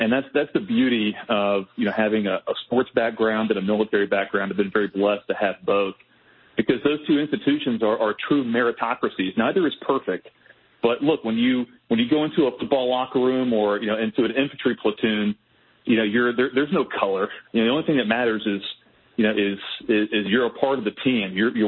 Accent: Arkansas, United States; Yeah, I grew up in Arkansas, Brian. Born and raised. My dream was to play football for the Hogs.

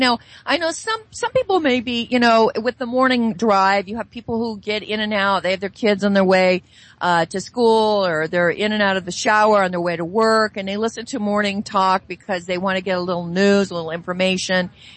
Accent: Sacramento, California, United States; I know myself that when I grew up in Sacramento, I can remember my field trips towards museums and so many other things.

